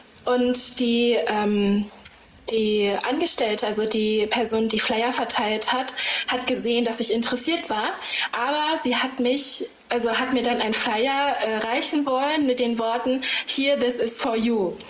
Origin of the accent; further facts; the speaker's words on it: Germany; ich bin hier zu Hause, ich bin Deutsche. An meiner Stimme hört man nicht, dass ich Chinesin bin.